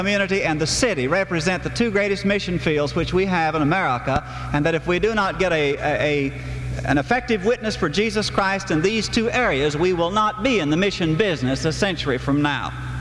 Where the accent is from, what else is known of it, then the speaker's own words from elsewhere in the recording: Walking Stick, Oklahoma, United States; now in Chicago, United States; I am from Walking Stick, Oklahoma, if you can imagine anything. It was Route 5 Tahlequah, which is pretty rowdy up in Tahlequah.